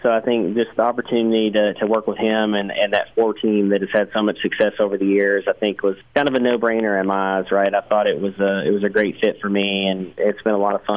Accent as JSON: {"language": "English", "region": "Tennessee", "country": "United States", "tie": "born or raised there", "said": "I grew up in Middle Tennessee racing, you know, really from when I was about 8 years old."}